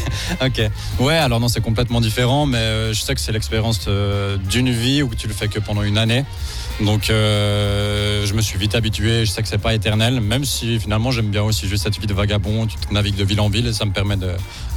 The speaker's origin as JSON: {"language": "French", "region": "Fribourg", "country": "Switzerland", "said": "Fribourg, ouais, exactement. Donc, assez incroyable d'être au Cirque Knie en tant que Suisse"}